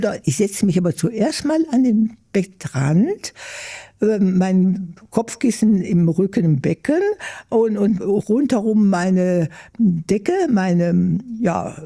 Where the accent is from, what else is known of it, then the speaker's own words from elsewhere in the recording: Germany; moved away as an adult; now in Brazil; Ja, das war nach dem Krieg. Ich wollte aus dem eigentlich kaputten Deutschland, aber auch aus der Familie mal raus.